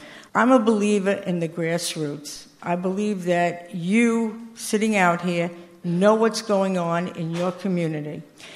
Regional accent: Florida, United States; I thought we had a good program up in Broward County, and I'm from Broward.

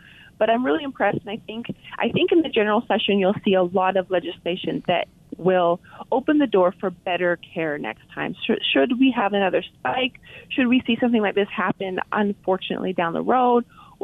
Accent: Montana, United States; I'm from Montana originally, but I came down to go to school at BYU.

